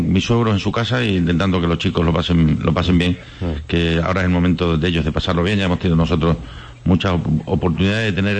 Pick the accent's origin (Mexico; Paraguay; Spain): Spain; ojalá que seamos capaces como españolas y españoles de permitir que la ciudadanía que quiera pueda vivir en su país